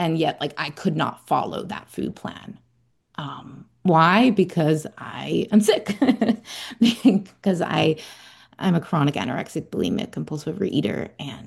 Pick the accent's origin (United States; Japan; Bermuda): Bermuda; moved away; I come from Bermuda, small island. There's no treatment centers.